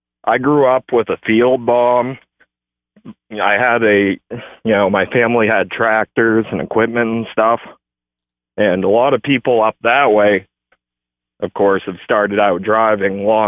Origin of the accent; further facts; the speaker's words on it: Houlton, Maine, United States; now in Ellsworth, United States; No, I'm actually down in Ellsworth, but I'm from around Holton area.